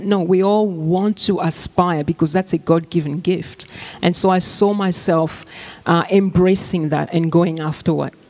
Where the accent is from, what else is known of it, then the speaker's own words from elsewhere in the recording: Queensland, Australia; Well, I think Queensland and where we were from